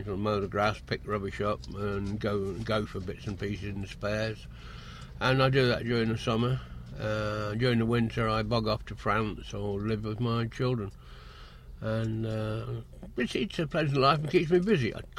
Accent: Leicester, East Midlands, United Kingdom; born there; Well, I was born on the 22nd of April 1932, and I was born in Leicester.

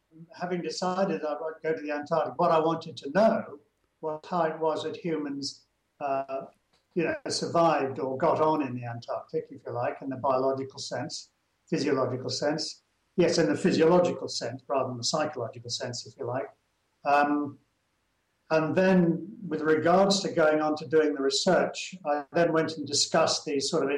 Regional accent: Manby, East Midlands, United Kingdom; born there; I was born in Manby, Lincolnshire on the 5th of April 1940.

